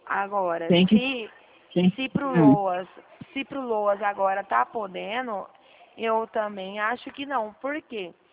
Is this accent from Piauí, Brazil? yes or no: no; Dracena, São Paulo, Brazil; eu não sou da sua cidade, eu sou aqui de Dracena, tá?